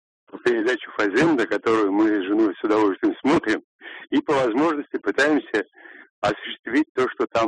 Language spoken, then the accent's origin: Russian; Moscow, Russia; Я из Москвы.